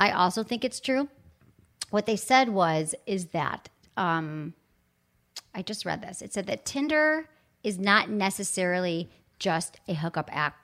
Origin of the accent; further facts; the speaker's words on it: Michigan, United States; accent: Michigan; So my Michigan accent comes out.